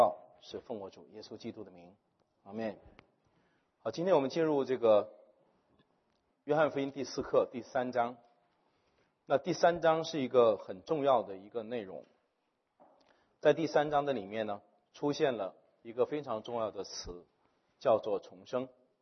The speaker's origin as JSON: {"language": "Chinese", "country": "China", "said": "因为我知道在最近我们中国人会把某某中国的大官把他说成是尼哥底母"}